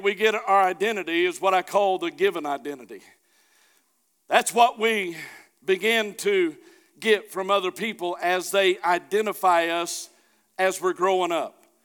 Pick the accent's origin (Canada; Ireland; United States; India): United States; Hollister; I grew up 10 miles south of her. She was raised up here. I was raised in Hollister.